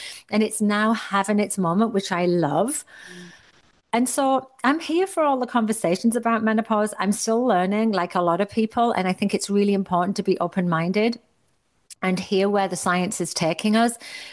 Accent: United Kingdom; now in Toronto, Canada; I'm from the UK and I did martial arts growing up.

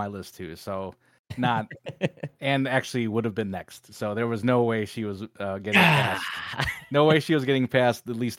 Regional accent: United States; the importance that it was to me as a one as a Filipino American, kind of seeing that role, really had a huge impact on me.

